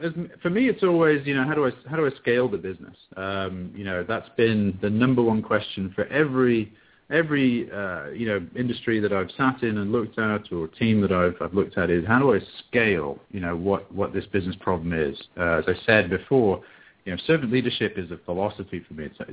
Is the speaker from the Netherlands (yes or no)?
no; England, United Kingdom; moved away as an adult; now in Dallas, United States; As you can tell, I don't sort of speak with a traditional American accent, although I live in Dallas, Texas, and have lived here for the last 24 years now. I was born and raised in England